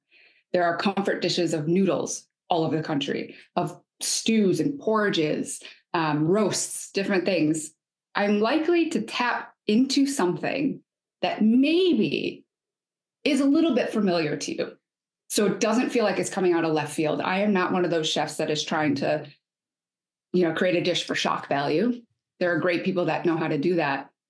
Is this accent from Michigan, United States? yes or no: yes; Michigan, United States; travels or growing up in Michigan